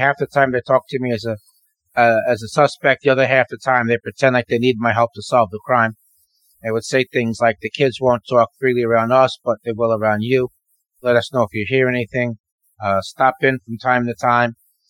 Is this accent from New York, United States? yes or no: yes; Peekskill, New York, United States; we lived smack dab in the middle of the city. You know, Peekskill's a city, but I mean, it's kind of deceptive to use the word city.